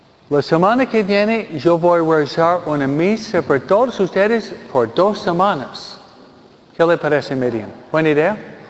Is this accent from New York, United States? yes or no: yes; New York, United States; tengo más de 60 años. ¿Okay? Una vez. Porque yo vengo de New York.